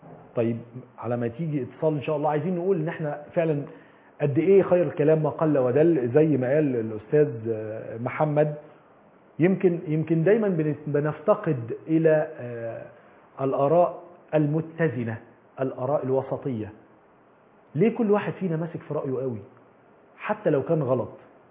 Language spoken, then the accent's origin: Arabic; Egypt; احنا كمصريين بنحب بلدنا جدا جدا